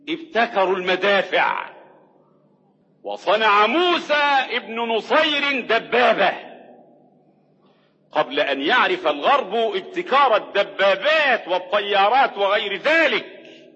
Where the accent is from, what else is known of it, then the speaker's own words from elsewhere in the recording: Egypt; وعندنا في مصر 2 مليون شمام